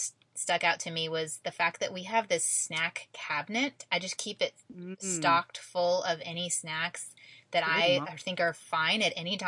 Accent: Indiana, United States; And I'm from Indiana, so it's a little foreign to me

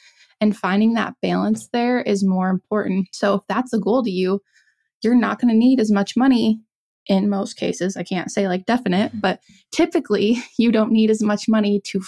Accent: South Dakota, United States; And I grew up in South Dakota. So automatically that usually sends off red flags for people.

